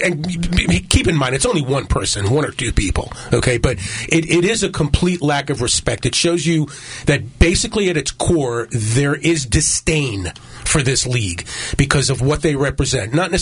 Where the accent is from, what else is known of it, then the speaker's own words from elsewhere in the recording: Miami, Florida, United States; You know, I'm from Miami.